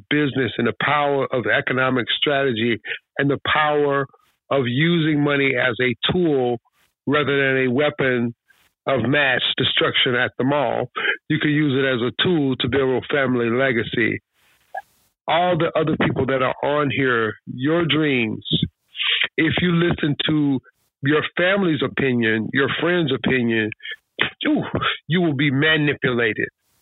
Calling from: California, United States; I'm calling from California.

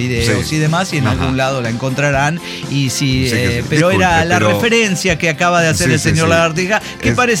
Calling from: León, Guanajuato, Mexico; soy el iletrado de León, Guanajuato

